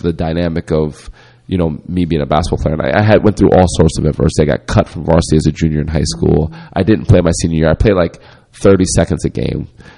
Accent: Rockaway, New Jersey, United States; also born or lived in Passaic, United States; Because we moved from Passaic, New Jersey, which was inner city, to Rockaway, New Jersey, which was not inner city, and there's no sidewalks.

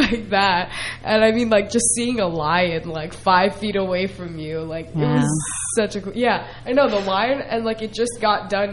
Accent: New Jersey, United States; I mean, we're from New Jersey, New York area.

